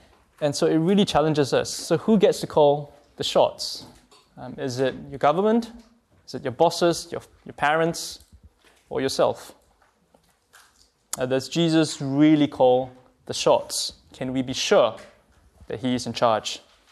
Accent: Singapore; I'm from Singapore, and maybe guys in Hong Kong as well.

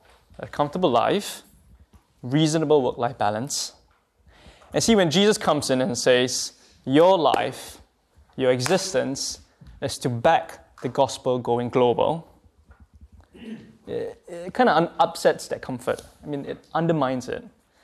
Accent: Singapore; I'm from Singapore, and maybe guys in Hong Kong as well.

